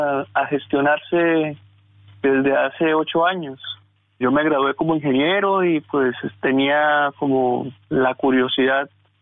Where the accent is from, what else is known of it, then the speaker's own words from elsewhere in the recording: Cúcuta, Norte de Santander, Colombia; born there; allá en Colombia, en la ciudad de Cúcuta, donde yo nací